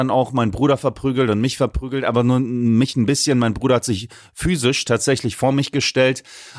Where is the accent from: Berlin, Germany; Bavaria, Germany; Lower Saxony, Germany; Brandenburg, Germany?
Lower Saxony, Germany; Oldenburg; Ja, ich komme ja aus Oldenburg.